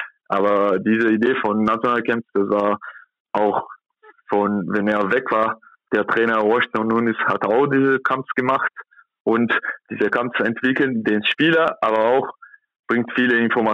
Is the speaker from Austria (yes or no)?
no; São Paulo, Brazil; German is a second language; now in Germany; Ich komme aus São Paulo, das ist 12 Millionen Personen, da wohnt.